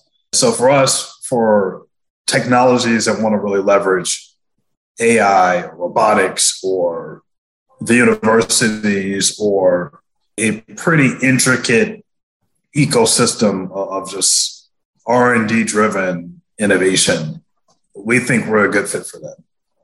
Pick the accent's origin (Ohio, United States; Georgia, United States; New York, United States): Georgia, United States; Atlanta; I'm from Atlanta, and you see there nearly all the big companies were kind of early venture investors